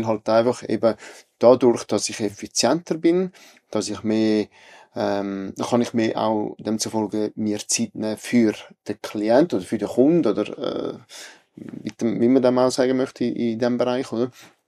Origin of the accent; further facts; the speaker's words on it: Italy; German is a second language; now in Switzerland; Ich komme ja aus Italien, oder?